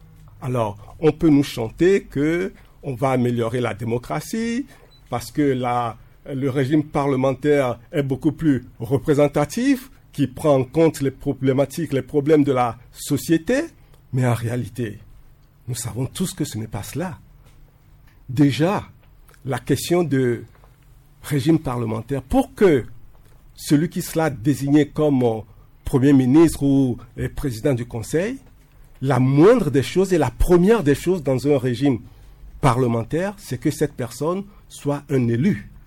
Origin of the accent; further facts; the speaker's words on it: Togo; Nous sommes au Togo, nous sommes des Togolais.